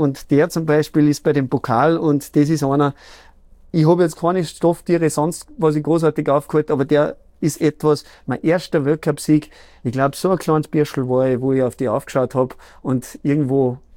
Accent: Salzburg, Austria; für notdürftige Familien in Pinzgau, da wo ich aufgewachsen bin

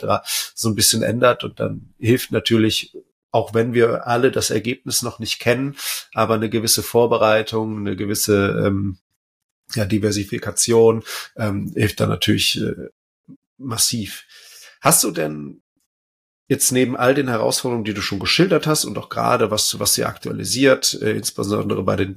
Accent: Aachen, North Rhine-Westphalia, Germany; born there; also ich bin ja auch Öscher, wenn man so will, also gebürtiger Aachener, jetzt mittlerweile ja am Niederrhein.

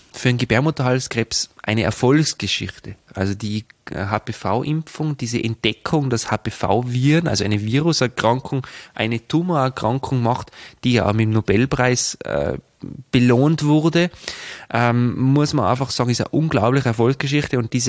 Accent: Tyrol, Austria; also da darf man als Tiroler wirklich stolz sein auf uns.

